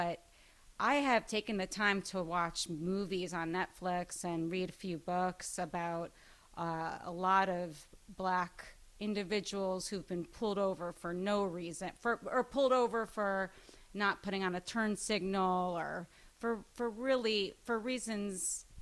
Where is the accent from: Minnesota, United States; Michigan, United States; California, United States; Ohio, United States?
Ohio, United States; Shaker Heights; I grew up in Shaker Heights. I was pulled over a few times.